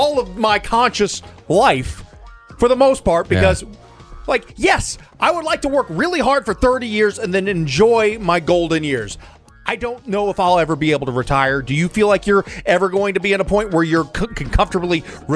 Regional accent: St. Louis, Missouri, United States; Plenty of people when I grew up in St. Louis worked for that, or and had great lives.

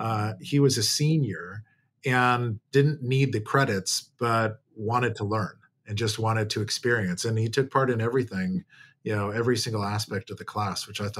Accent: Milwaukee, Wisconsin, United States; And I grew up in Milwaukee, and my father went to Marquette for undergrad and dental school.

